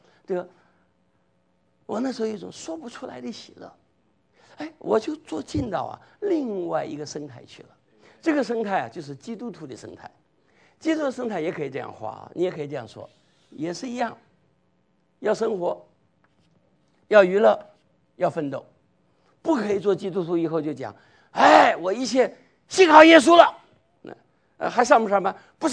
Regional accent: China; 你们这个我们大陆人叫同屋啊

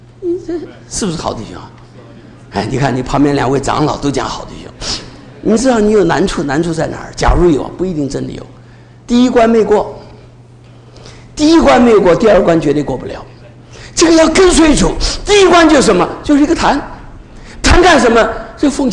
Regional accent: China; 我是中国人呢，天下有中国人喜欢成灰的

